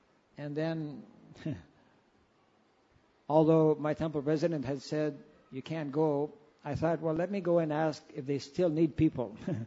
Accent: Canada; I was from Canada.

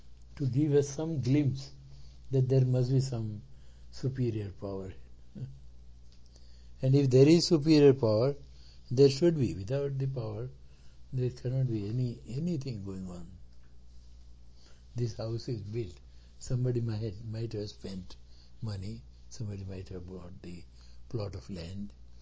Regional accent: Chennai, Tamil Nadu, India; now in Minneapolis, United States; Oh, I come all the way from Chennai to Minneapolis.

